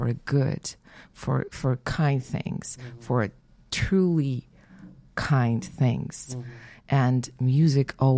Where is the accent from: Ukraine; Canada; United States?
Ukraine; born there; English is a second language; I was born in the Ukraine.